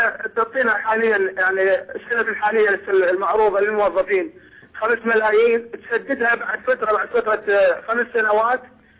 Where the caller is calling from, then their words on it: Iraq; خصوصا عندنا بالعراق شيخنا إذا تسمح لي